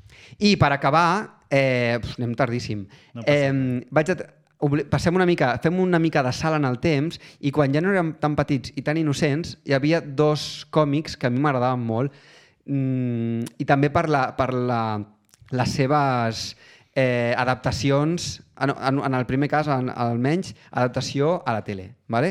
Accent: Barcelona, Catalonia, Spain; som la gent de Barcelona

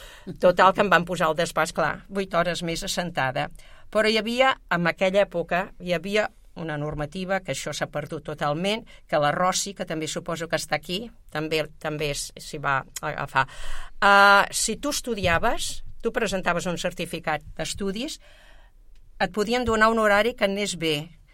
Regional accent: Barcelona, Catalonia, Spain; also born or lived in Ribera d'Ebre; jo vaig néixer a la Ribera d'Ebre, un poblet molt petitet, però em van dur molt petit aquí a Barcelona, perquè tenien el metge i així. Clar, jo vaig néixer quan pràcticament no feia massa que havia acabat la guerra, sóc del 45

